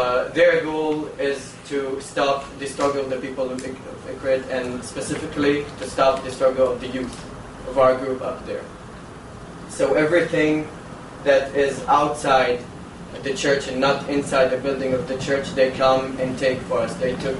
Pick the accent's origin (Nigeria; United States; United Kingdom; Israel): Israel; Haifa, Haifa District; I was born and raised in Haifa, but I feel that Ikrit is my home